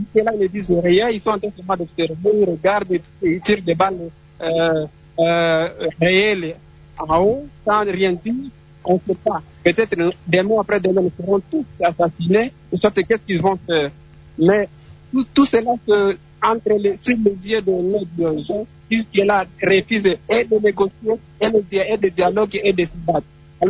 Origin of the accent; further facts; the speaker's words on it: DR Congo; en tant que Congolais